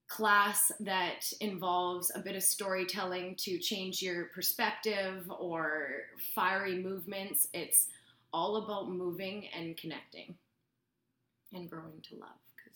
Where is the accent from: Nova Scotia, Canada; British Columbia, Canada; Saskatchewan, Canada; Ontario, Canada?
British Columbia, Canada; Kamloops; also born or lived in Calgary; Initially, I grew up in Kamloops. I grew up in Kamloops. I left when I was 18. I got a soccer scholarship to UVic.